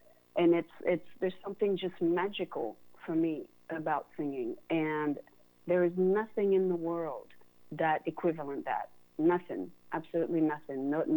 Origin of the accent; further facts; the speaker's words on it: Geneva, Switzerland; English is a second language; moved away as an adult; I come from Switzerland. I come from Geneva.